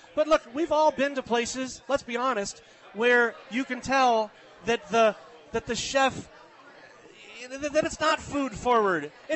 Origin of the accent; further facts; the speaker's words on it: Virginia, United States; now in Tucson, United States; I mean, I spent most of my life here in Tucson, but I grew up in Virginia. I spent a lot of time in the South